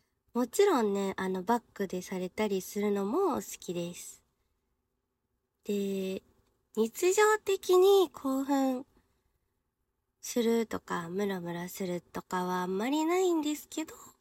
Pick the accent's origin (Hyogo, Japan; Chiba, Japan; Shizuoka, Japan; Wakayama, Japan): Chiba, Japan; 出身地は千葉県出身です。